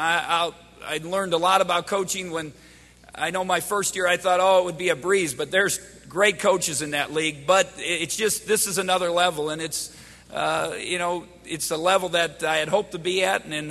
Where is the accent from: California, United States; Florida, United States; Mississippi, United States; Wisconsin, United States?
Wisconsin, United States; Milwaukee; Well, I grew up in Milwaukee, and as a kid, you watch Badger games